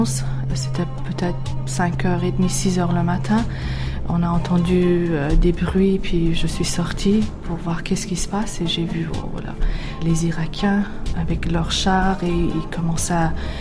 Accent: Toronto, Ontario, Canada; also born or lived in Montreal; J'ai 36 ans. Je suis née au Canada. Je suis née à Montréal, à Québec, et j'ai grandi à Toronto. Ma famille a quitté l'Iran 2 ans avant la révolution.

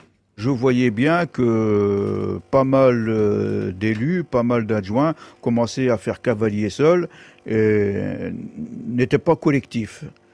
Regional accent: Hénin-Beaumont, Hauts-de-France, France; je suis natif de Hénin-Beaumont du Pas-de-Calais, fils de mineur de fond immigré algérien et d'une mère française cambrésienne.

